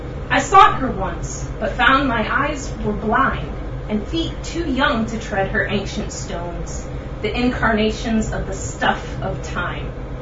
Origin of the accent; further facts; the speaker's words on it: North Carolina, United States; So even though I'm from North Carolina, this is a sestina that was written in Ireland